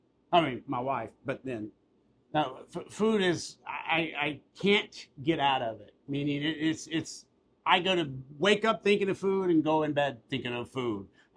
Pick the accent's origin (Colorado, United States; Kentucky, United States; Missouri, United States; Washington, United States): Kentucky, United States; also born or lived in Chicago; Well, I'm a homeboy, born and raised in Kentucky. I lived 16 years in Chicago, and my Southern roots, brother, they're going to always come out.